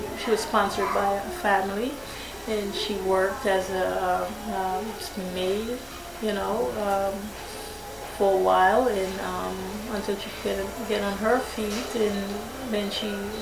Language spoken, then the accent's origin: English; White Plains, New York, United States; But most of my friends, when I grew up in White Plains, you know, they were white. Because the blacks would not accept me.